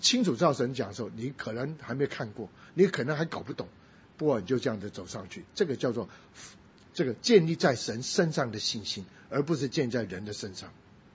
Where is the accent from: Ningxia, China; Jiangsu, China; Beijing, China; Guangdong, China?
Guangdong, China; 我是广东人，